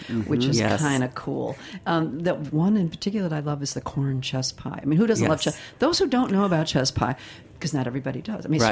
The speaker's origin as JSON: {"language": "English", "region": "Midwest", "country": "United States", "said": "No, wait a minute. I'm from the Midwest, too."}